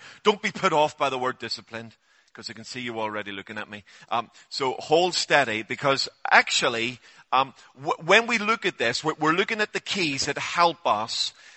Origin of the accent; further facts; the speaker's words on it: Belfast, Northern Ireland, United Kingdom; So actually I'm from Belfast and he was from Belfast.